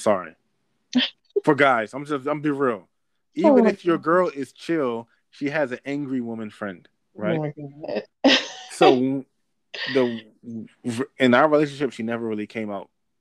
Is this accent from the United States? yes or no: no; Nigeria; I'm like, yeah, I'm freaking Nigerian.